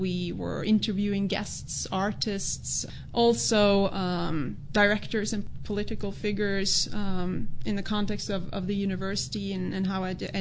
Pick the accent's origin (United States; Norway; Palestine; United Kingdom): Norway; English is a second language; I'm Norwegian. Yeah, I grew up in Norway.